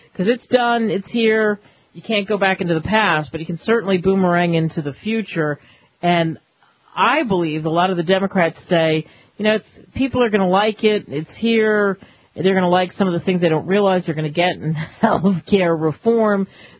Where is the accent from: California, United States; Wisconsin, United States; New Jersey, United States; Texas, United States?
New Jersey, United States; also born or lived in New York / Pennsylvania; growing up in New Jersey, New York, Pennsylvania area